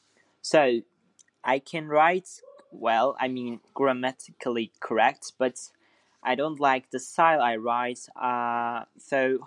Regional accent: Azerbaijan; English is a second language; I come from Azerbaijan. My German level is between B2 and C1.

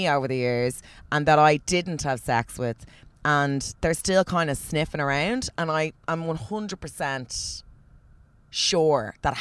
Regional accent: Ireland; I'm Irish and it's hard for me to tell. I've lived in Australia for a while, but obviously I lived there as an Irish person

